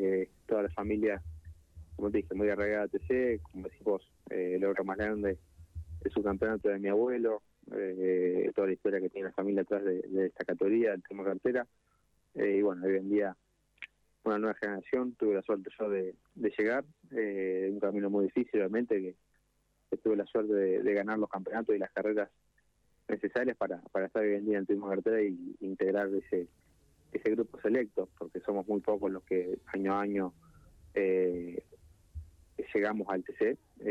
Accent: Uruguay; now in Mar del Plata, Argentina; venir a Uruguay, toda mi vida vivir allá, con por lo menos 5 o 6 grados más de promedio todo el año, venía acá a Mar del Plata

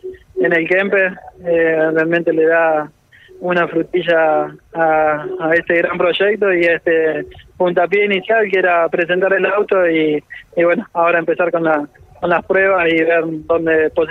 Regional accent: Argentina; siendo positivo como somos los argentinos

